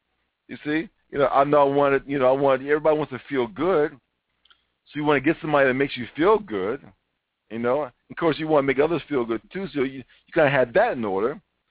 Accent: Chicago, Illinois, United States; When I grew up in Chicago, I did have a mother and father, but my father was a workaholic.

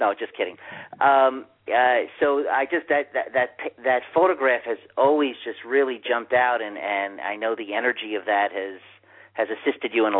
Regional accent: Manhattan, New York, United States; growing up in Manhattan and being a Yankee fan and a Jets fan and a Knicks fan and a Ranger fan.

